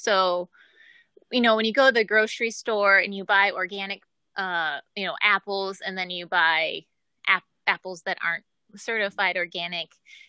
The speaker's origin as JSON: {"language": "English", "region": "Ohio", "country": "United States", "said": "So, I think because I'm from Ohio, and Ohio is similar in that regard because we have big cities like Cleveland and Cincinnati"}